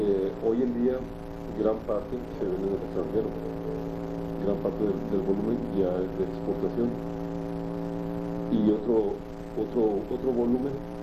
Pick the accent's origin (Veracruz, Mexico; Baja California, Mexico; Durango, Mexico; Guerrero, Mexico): Baja California, Mexico; Tijuana; now in Ensenada, Mexico; si yo viviera en Tijuana, de donde vengo, y tuviera que viajar de la casa de mis papás a las oficinas de Cheto, haría el mismo tiempo que hago yo de mi casa en Ensenada